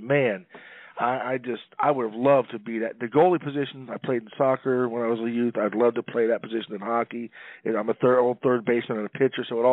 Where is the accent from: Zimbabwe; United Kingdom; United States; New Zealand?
United States; Clearwater, Florida; When I was growing up in the Clearwater Tampa area, there was a little minor league team